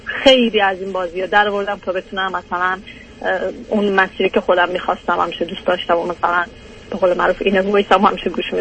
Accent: Iran; من 33 سالم هستش، فرزند ششم از یه خانواده 7 نفر هستم، تو ایران بزرگ شدم.

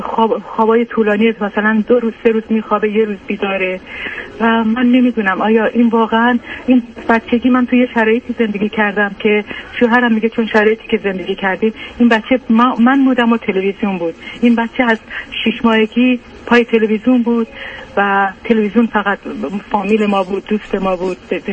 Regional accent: Iran; now in United States; ما از ایران اومدیم آمریکا

